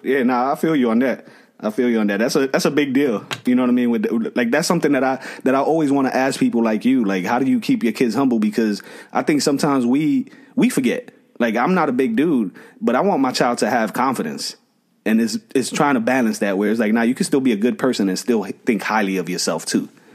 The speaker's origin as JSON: {"language": "English", "town": "Boston", "region": "Massachusetts", "country": "United States", "said": "Like, maybe you're being raised here in New York City, but I'm from Boston, and this is how we used to do it when I was growing up."}